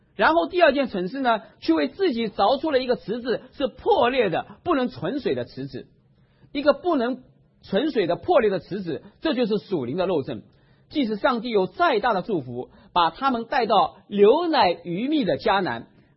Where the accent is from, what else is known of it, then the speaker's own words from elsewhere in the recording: China; 而我们中国人，我在想我们的嘴巴这个口字怎么写